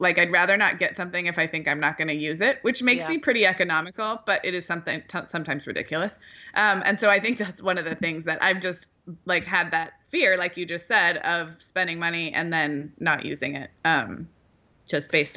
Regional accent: Santa Barbara, California, United States; And I know we have one here, and I think there was one growing up in Santa Barbara.

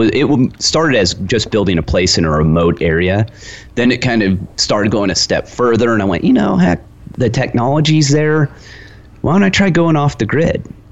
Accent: Lone Pine, California, United States; So I grew up there, but I grew up actually outside of Lone Pine in a town of less than 100 people. So I kind of grew up this way. I grew up in the mountains.

